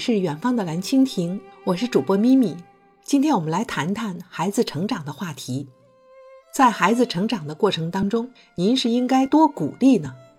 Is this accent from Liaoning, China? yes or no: yes; Dalian, Liaoning, China; 我的童年是在大连长大的，大连属于东北，冬天非常冷，每天都要生炉子。